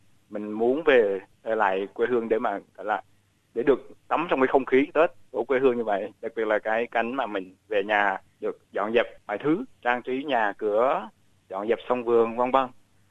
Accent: Binh Dinh, Vietnam; Quê gốc em là Bình Định và ở một cái gọi là vùng quê thôi.

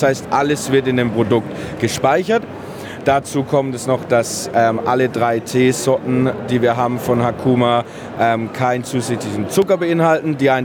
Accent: Regensburg, Bavaria, Germany; now in Melbourne, Australia; Ich bin ursprünglich aus Regensburg im schönen Bayern. Wohne seit 2 Jahren in Melbourne

